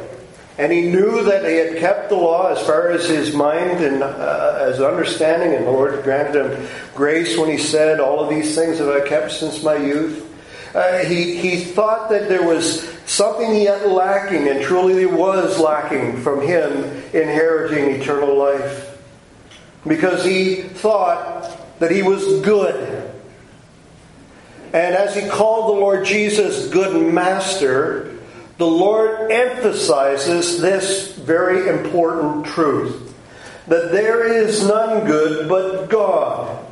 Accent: Canada; as a Canadian, you love hockey

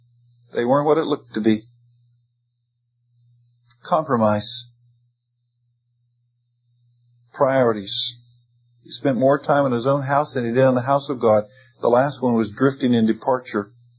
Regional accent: United States; my stomach's pretty weak because I'm an American

